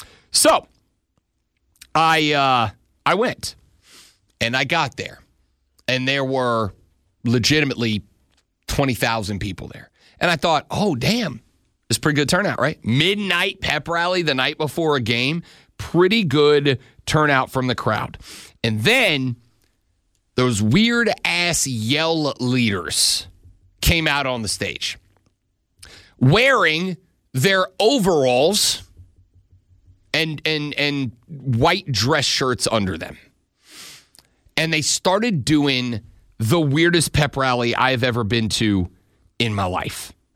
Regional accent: Louisiana, United States; as I have told you guys on the show before, I'm from Louisiana, obviously, so a good chunk of my family are LSU fans, went to LSU.

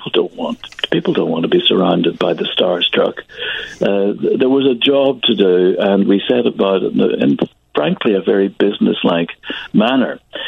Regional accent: Northern Ireland, United Kingdom; I'm from Northern Ireland, which is part, as I'm sure you know, of the United Kingdom of Great Britain and Northern Ireland.

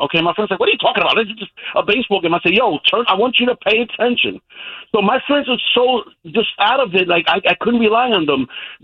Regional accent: Brooklyn, New York, United States; So I grew up in East New York and Brooklyn. Okay, I'm Puerto Rican.

